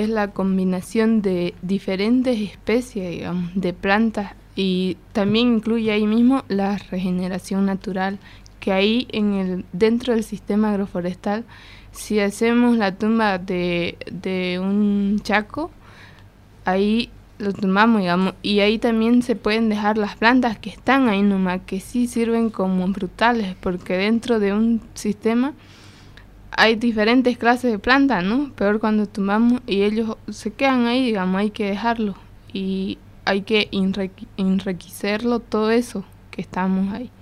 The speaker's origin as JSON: {"language": "Spanish", "town": "Riberalta", "region": "Beni", "country": "Bolivia", "said": "vengo de Rivera Alta."}